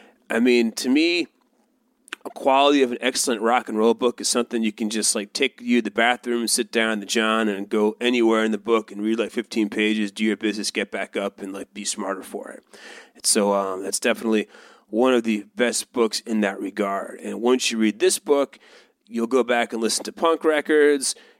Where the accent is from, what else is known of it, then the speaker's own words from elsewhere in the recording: Cheshire, Connecticut, United States; Legs McNeil, oddly, being from my hometown of Cheshire, Connecticut.